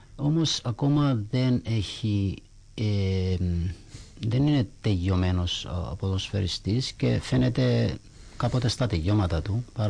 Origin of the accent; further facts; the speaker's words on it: Cyprus; Σημαίνει επειδή είμαι Κύπριος πρέπει να παίζω.